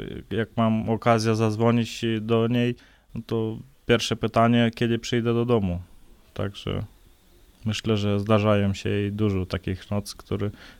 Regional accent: Moldova; Polish is a second language; U nas w Mołdawii jest na przykład ciężko z pracą i większości rodzin nie są razem cały czas

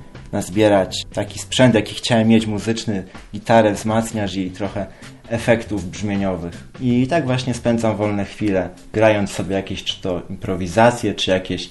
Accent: Odolanów, Greater Poland Voivodeship, Poland; pochodzę z Odolanowa, z parafii świętego Marcina.

